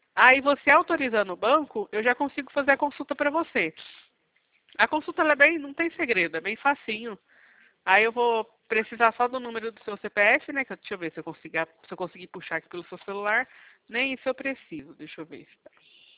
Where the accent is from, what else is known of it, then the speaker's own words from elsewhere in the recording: Bebedouro, São Paulo, Brazil; Araraquara? Sou de Bebedouro, eu te mando aqui certinho o endereço do escritório.